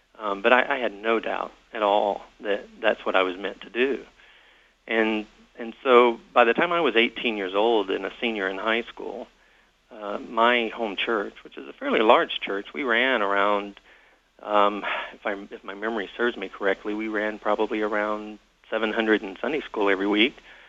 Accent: Alabama, United States; Well, you know, I grew up in North Alabama.

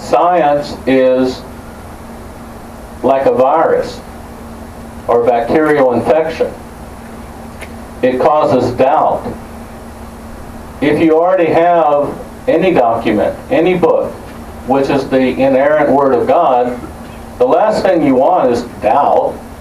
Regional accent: the South, United States; I'm from the South. I always have something to say.

